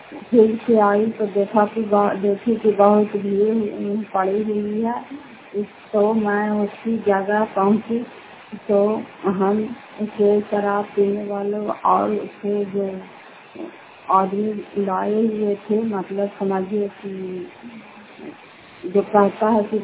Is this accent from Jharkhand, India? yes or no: no; Fatehpur, Bihar, India; घर फतेहपुर, पंचायत मकरौता, जिला नालंदा, करहतरा की निवासी हूँ।